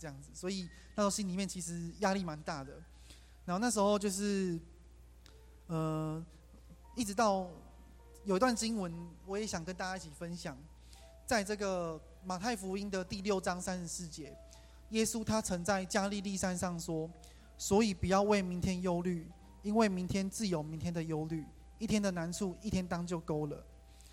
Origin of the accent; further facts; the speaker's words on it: New Taipei, Taiwan; now in Pingtung, Taiwan; 我是在台北新北市出生长大的，然后是来屏东这边念书。